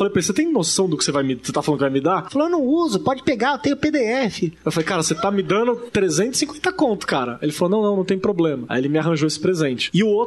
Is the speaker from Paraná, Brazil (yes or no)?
no; Suzano, São Paulo, Brazil; Eu que sou de uma área periférica, sou da região de Suzano, nunca acontece nada lá.